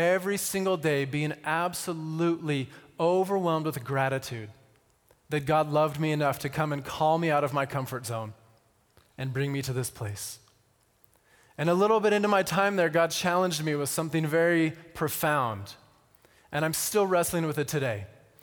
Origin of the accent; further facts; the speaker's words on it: Xi'an, Shaanxi, China; I had the privilege of being with Russ and Lana in my hometown, inviting them into my little apartment in Xi'an.